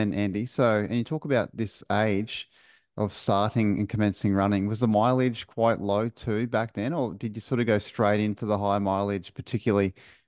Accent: Queensland, Australia; as a Queenslander and a runner

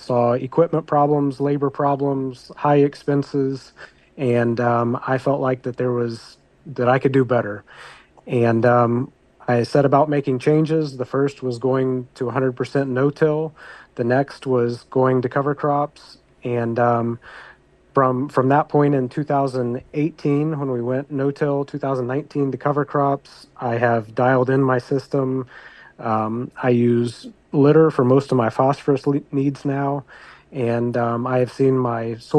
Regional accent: Indiana, United States; moved away as an adult; So my story is I grew up in Delaware County, just south of Muncie, Indiana, and I grew up on the farm and left in 1998 to go to Purdue.

